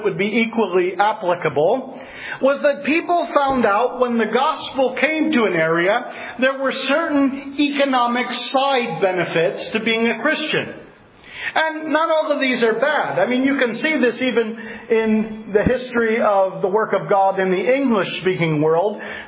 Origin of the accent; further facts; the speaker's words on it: Philadelphia, Pennsylvania, United States; I'm from Philadelphia.